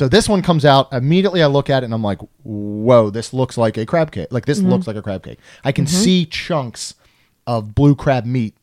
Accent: Maryland, United States; I grew up in Maryland.

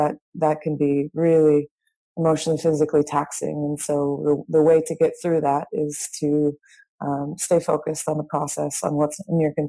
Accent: Stockton, California, United States; I grew up in Stockton, California, which is in Northern California, about an hour south of Sacramento.

